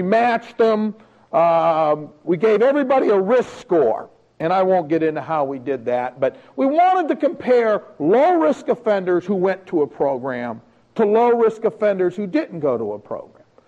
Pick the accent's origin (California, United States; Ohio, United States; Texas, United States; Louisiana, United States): Ohio, United States; This program, Mahoning County, this is my hometown